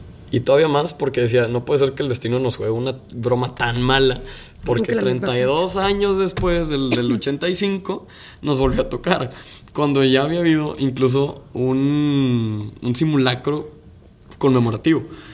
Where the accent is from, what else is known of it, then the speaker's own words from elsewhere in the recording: Mexico; los quiero apoyar porque somos mexicanos y nos queremos muchísimo